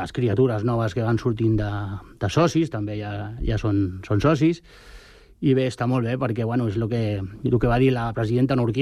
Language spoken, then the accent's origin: Catalan; Sant Cugat del Vallès, Catalonia, Spain; born there; jo he nascut a Sant Cugat, i de l'Atlètic